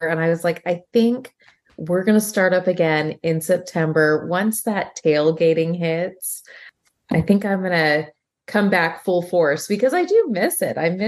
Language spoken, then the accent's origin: English; California, United States; moved away as an adult; Born and raised in California, we lived there. I did turn 40 in California. So I lived there 40 years.